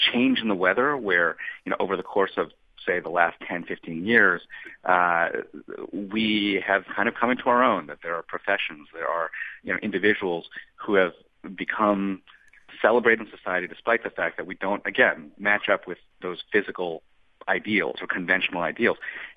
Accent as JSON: {"language": "English", "country": "United States", "tie": "born or raised there", "said": "growing up in America in general, that really is an avatar that's placed in front of us."}